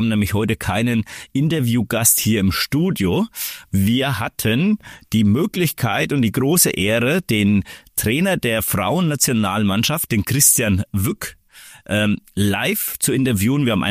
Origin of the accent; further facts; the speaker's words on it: Waldfenster, Bavaria, Germany; oder ich komme ja aus Waldfenster